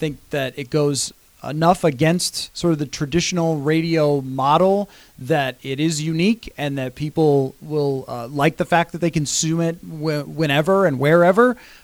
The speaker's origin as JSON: {"language": "English", "town": "Buffalo", "region": "New York", "country": "United States", "said": "Because I'm from Buffalo and we're more straightforward."}